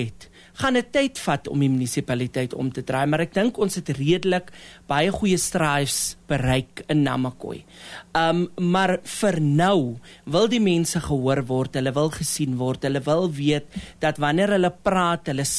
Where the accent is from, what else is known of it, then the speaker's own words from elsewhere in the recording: Steinkopf, Northern Cape, South Africa; ek is oorspronklik van Steenkamp.